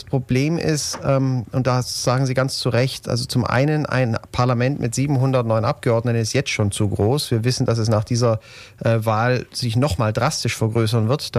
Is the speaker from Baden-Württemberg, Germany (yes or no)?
yes; Ulm, Baden-Württemberg, Germany; Also ich bin Ulmer durch und durch. Ich bin zwar in Tübingen geboren, aber mit 2 Jahren eigentlich schon in die Region gezogen. Seitdem hier auch groß geworden. Das Elternhaus ist Ulm, aus Ulm. Das Großelternhaus ist aus Ulm.